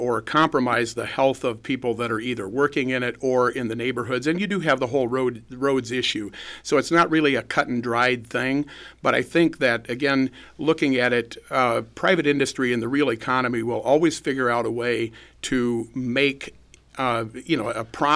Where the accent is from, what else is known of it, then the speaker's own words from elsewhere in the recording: Wisconsin, United States; We're people from Wisconsin. We're people from America.